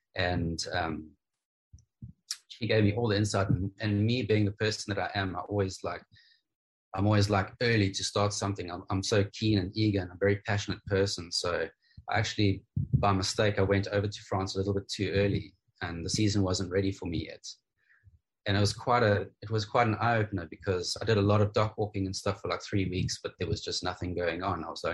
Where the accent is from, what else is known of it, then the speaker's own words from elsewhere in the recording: Warner Beach, KwaZulu-Natal, South Africa; also born or lived in Zimbabwe; I was born in Zimbabwe and came to South Africa when I was probably around 5 years old. My parents split up when I was two. Mum brought me to SA. Dad stayed in Zim. And I started out at school in Warner Beach